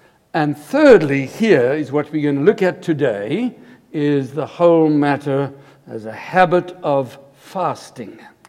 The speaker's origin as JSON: {"language": "English", "country": "South Africa", "tie": "born or raised there", "moved": "as an adult", "lives_now": "Canada", "said": "My wife and I, we are born and bred in South Africa, just been here 3 years, and we love Canada."}